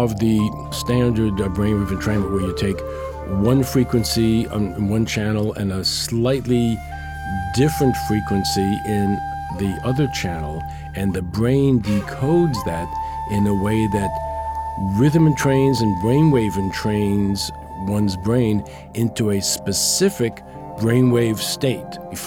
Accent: New York, United States; excuse me, I come from New York.

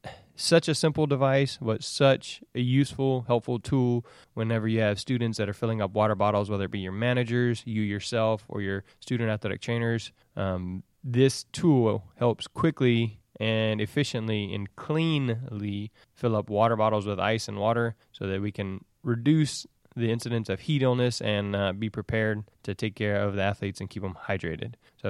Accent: Houston, Texas, United States; We have NATA here in Houston this summer, so I'm super excited about everybody coming down to my hometown

